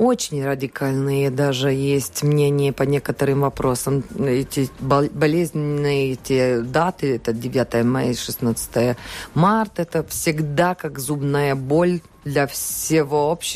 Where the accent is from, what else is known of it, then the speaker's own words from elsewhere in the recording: Latvia; first language Latvian; Russian is a second language; Я работаю в телевидении, радио. Извиняюсь, мой родной язык латышский, поэтому буду говорить с ошибками, и с акцентом и все подобное.